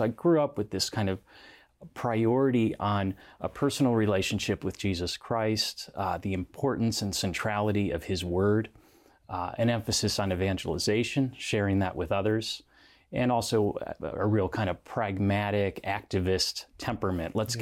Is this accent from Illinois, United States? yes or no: yes; West Chicago, Illinois, United States; I grew up in the Chicago suburbs, 30 miles west of the city, and the town of West Chicago, couple miles from Wheaton, Illinois